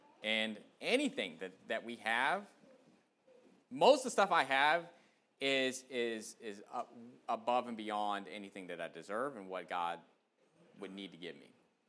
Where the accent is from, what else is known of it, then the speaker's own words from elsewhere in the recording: United States; born there; praise the Lord that I was born in America, you know.